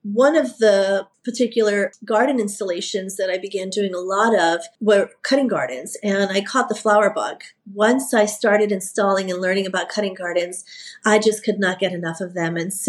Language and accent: English; New York, United States; My family, you know, where I'm from Puerto Rico, I'm born and raised in New York, but my family is from Puerto Rico and they were farmers, land stewards